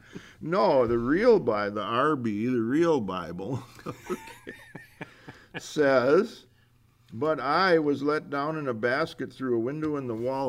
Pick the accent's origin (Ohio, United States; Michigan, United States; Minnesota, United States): Minnesota, United States; I'm an American. I live in a state called Minnesota.